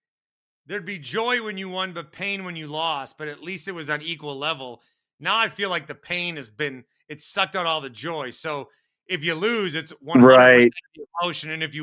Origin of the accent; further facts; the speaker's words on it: Chicago, Illinois, United States; Growing up in Chicago, it would have been like the coolest thing ever in the 80s